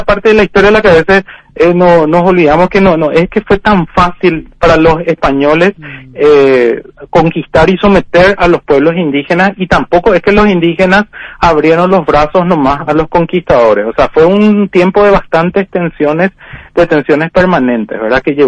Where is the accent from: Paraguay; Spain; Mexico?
Paraguay; lo que somos los paraguayos